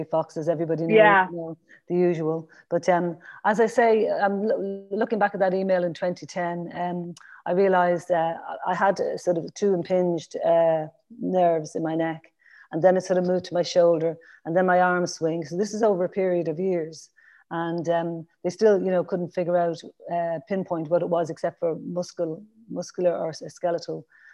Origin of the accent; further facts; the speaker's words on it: Dublin, Leinster, Ireland; also born or lived in London; now in Glasgow, United Kingdom; I grew up in, you might tell from my accent, I grew up in Dublin, and I was born in Dublin, 1965, a great year. And I'm the youngest of five children